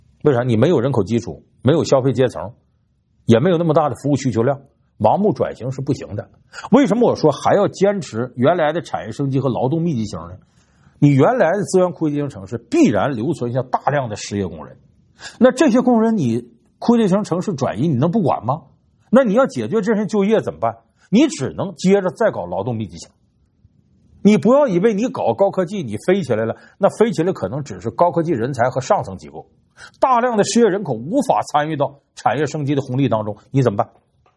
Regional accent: Northeast China, China; 我既然是东北那片土地出生的，我这血管里一辈子留着大碴子味的血液，家乡好是我永远的一个心中的一个夙愿。

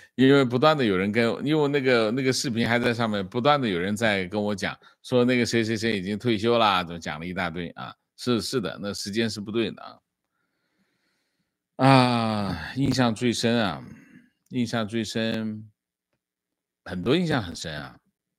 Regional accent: Northeast China, China; 我在东北长大，亲身经历了东北逐渐衰落的过程。

